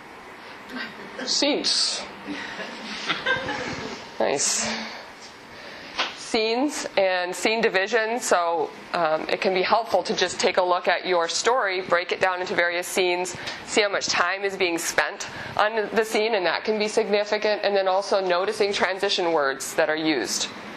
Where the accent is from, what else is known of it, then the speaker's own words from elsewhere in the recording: Canada; some of you know I'm Canadian.